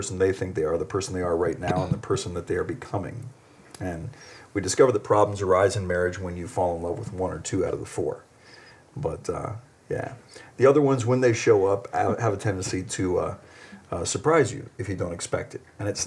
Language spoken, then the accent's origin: English; Oklahoma, United States; born there; No, I was born in Oklahoma.